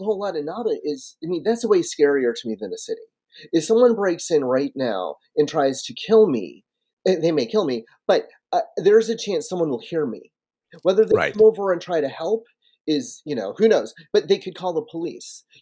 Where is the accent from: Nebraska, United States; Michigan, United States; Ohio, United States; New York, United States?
Michigan, United States; I don't know the roads like I know them here, but I grew up in Michigan. So I set all of my projects in Michigan because stories take place everywhere.